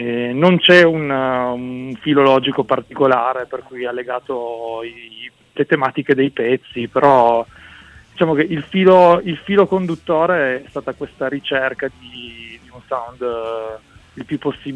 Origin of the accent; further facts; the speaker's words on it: Fossano, Piedmont, Italy; born there; now in Turin, Italy; Siamo nati in provincia di Cuneo, a Fossano, attorno al 2005, quindi più o meno quando eravamo ventenni. E col passare degli anni poi ci siamo trasferiti, chi per studio, chi per lavoro, a Torino.